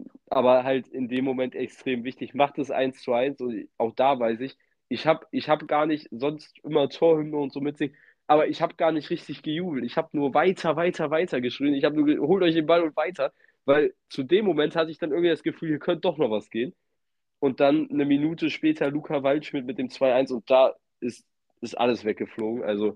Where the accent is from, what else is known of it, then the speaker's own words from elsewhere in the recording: Cologne, North Rhine-Westphalia, Germany; das täte schon weh als Kölner.